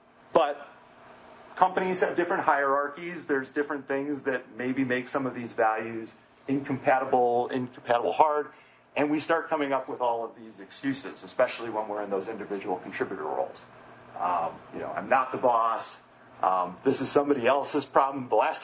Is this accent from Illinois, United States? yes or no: yes; Chicago, Illinois, United States; again. I'm from Chicago.